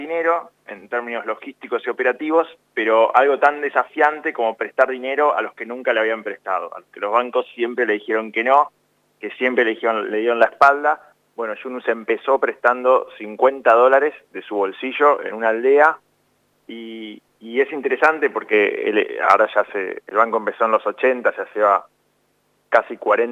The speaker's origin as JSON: {"language": "Spanish", "town": "San Isidro", "region": "Buenos Aires Province", "country": "Argentina", "said": "yo soy de San Isidro. En San Isidro hay 63 sucursales bancarias y en ninguna dan microcréditos."}